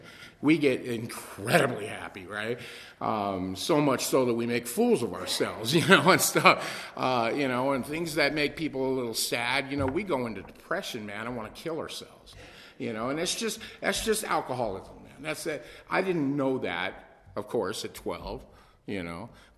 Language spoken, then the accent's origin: English; Redondo Beach, California, United States; born there; I was born in Redondo Beach to a mom who should never have had kids